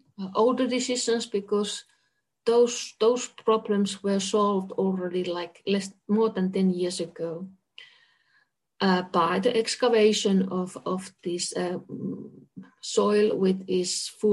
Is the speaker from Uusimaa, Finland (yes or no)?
no; Kainuu, Finland; I'm coming from Kainuu, very, very few cases, old cases, boring cases.